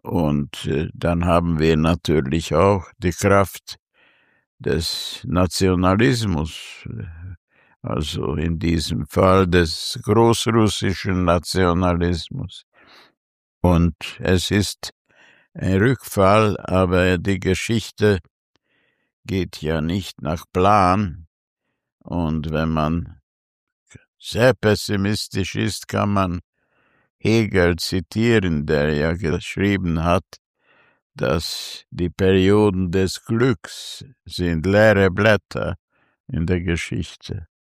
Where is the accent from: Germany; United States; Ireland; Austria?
Austria; diese vier Identitäten, natürlich gibt es sicher noch mehr Schichten, als Österreicher, als Ungar, als Jude und als Europäer.